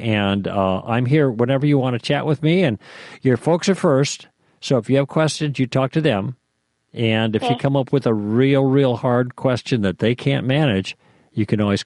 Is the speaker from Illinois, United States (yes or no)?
yes; Oak Park, Illinois, United States; born there; also born or lived in Antigo, Wisconsin; No, I'm not originally. I was born in Chicago, in Oak Park, actually. But my first 5 years I spent in Antigo, which is north and a little bit east of Center.